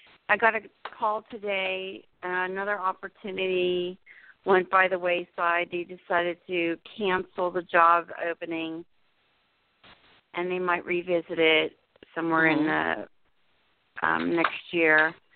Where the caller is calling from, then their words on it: New Jersey, United States; New Jersey.